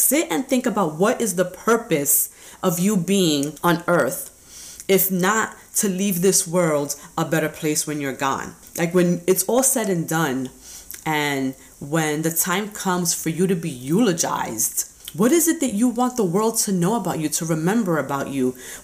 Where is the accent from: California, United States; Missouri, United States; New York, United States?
New York, United States; Brooklyn; And so I am very much a Brooklyn girl. You know, I was raised in Brooklyn.